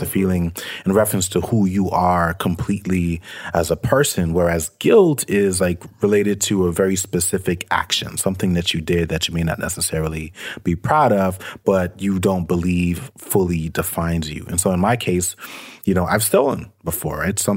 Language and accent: English; New York City, New York, United States; I grew up in poverty. I grew up in Brooklyn, New York City. It was tough back in those days.